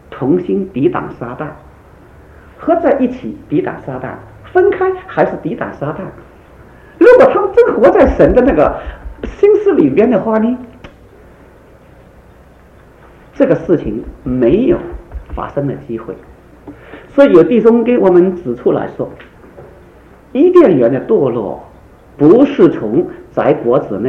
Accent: Guangdong, China; 好像我们广东人就有这句话，公不离婆，秤不离砣

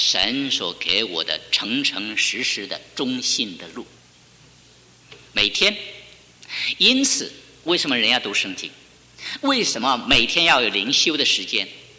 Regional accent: China; 那我们中国人说三条路逢中走，这大概不错，中庸之道

